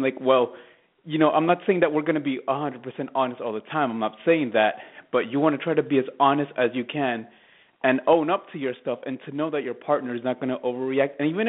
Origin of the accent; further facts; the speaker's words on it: Ecuador; now in United States; No, I was born in Ecuador, but I'm an American, coño.